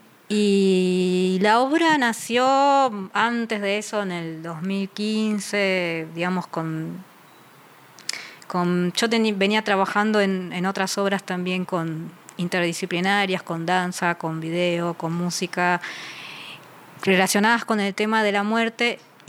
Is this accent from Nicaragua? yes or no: no; Buenos Aires, Argentina; born there; Yo nací acá en Capital Federal, Buenos